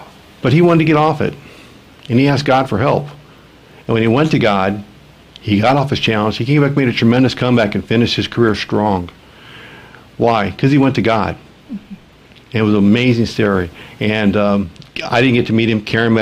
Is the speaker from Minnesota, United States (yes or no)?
no; Illinois, United States; Now, as most of you know, I come from Abraham Lincoln's hometown.